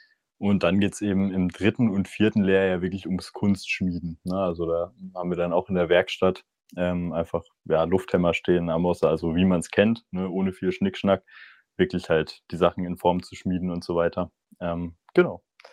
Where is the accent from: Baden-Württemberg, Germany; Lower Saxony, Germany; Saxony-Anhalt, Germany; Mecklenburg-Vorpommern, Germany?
Baden-Württemberg, Germany; ich komme aus dem Schwarzwald, Schwarzwald, aus der Freiburger Gegend. So. Genau, da hat es mich dann hierher verschlagen.